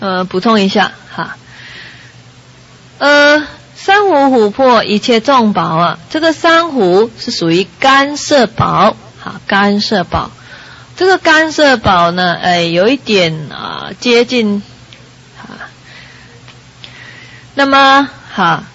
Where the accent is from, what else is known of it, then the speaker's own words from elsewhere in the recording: China; 灰色在我们中国人讲傲塞些，没有人要的颜色